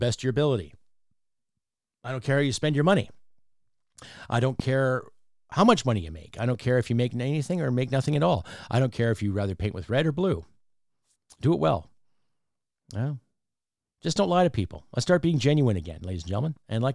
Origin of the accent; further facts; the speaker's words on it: Canada; But you can just call me … I'm a dude, and I'm from Canada.